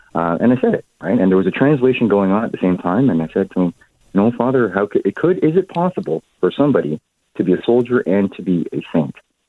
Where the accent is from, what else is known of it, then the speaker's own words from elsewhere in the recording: Canada; Growing up in Canada, I as part of the Filipino family